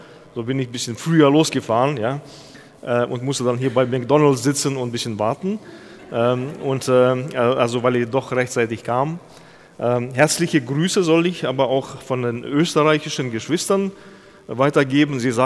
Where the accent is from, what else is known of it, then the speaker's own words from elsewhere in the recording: Bielefeld, North Rhine-Westphalia, Germany; Ich komme aus Bielefeld, eine Stadt, die es angeblich gar nicht gibt.